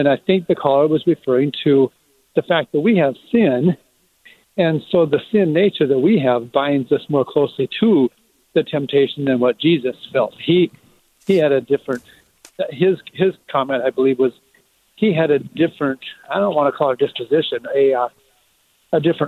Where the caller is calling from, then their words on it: Mill Creek, Washington, United States; There are several around the country, but I'm from Washington.